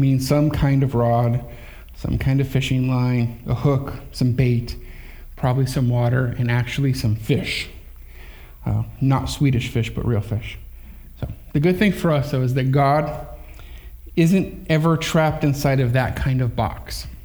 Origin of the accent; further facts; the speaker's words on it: South Tucson, Arizona, United States; I grew up in South Tucson, Arizona. There's not a lot of great fishing that goes on in the barrio because South Tucson wasn't the best neighborhood.